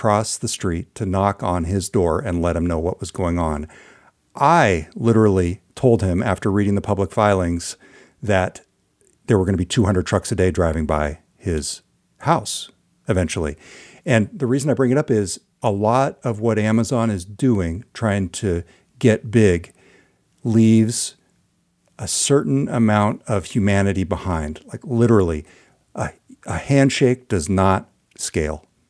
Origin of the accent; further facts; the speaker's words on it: Orland, California, United States; in my hometown, a small community called Orland, California, about 100 miles north of Sacramento